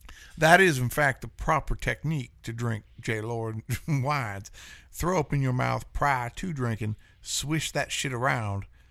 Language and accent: English; the South, United States; accent: Southern; I'm from the South. I talk with an accent.